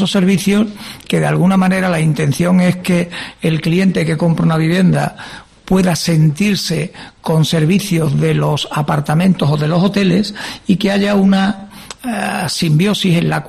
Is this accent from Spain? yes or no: yes; Cádiz, Andalusia, Spain; porque somos de Cádiz, lo llevamos en la sangre, nos sentimos gaditanos.